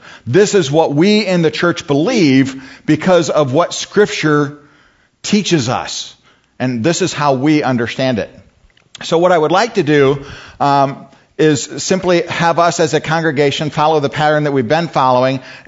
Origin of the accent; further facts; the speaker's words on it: Grand Rapids, Michigan, United States; I was born and raised here in Grand Rapids, left for a number of years with the military, moved back here in 1996.